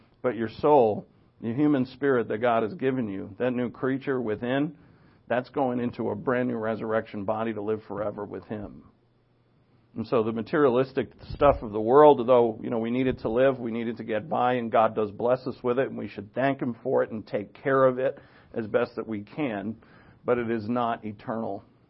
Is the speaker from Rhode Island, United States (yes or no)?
yes; Rhode Island, United States; I grew up in Rhode Island.